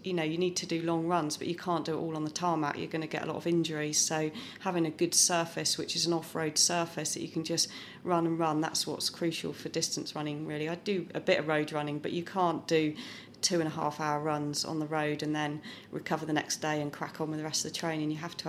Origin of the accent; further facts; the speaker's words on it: South West England, United Kingdom; Yeah, it's really important to us because we're from Devon.